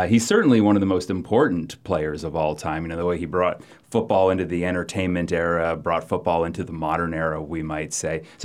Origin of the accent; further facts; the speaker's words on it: California, United States; I'm from the San Francisco Bay Area.